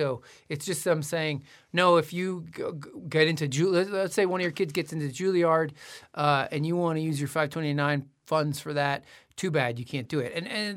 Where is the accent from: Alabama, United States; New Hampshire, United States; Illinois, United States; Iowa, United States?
New Hampshire, United States; also born or lived in California; now in Oregon, United States; I mean, I grew up in New Hampshire, so this is where I'm coming from.